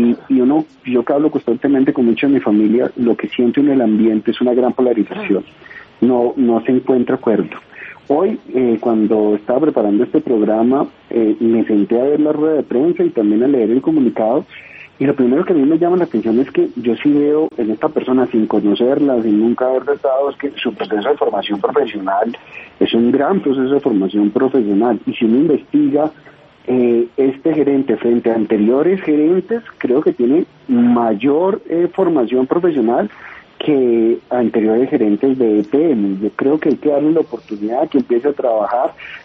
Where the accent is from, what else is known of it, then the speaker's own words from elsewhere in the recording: Antioquia, Colombia; Mira, a mí me duele como antioqueño todo lo que está ocurriendo en Antioquia